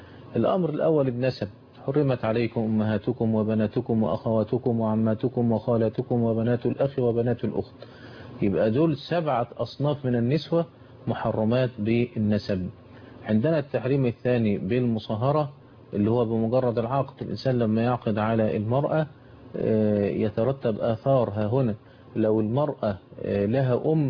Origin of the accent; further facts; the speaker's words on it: Egypt; والقانون عندنا في مصر الحقيقة بيأخذ بمذهب ابن تيمية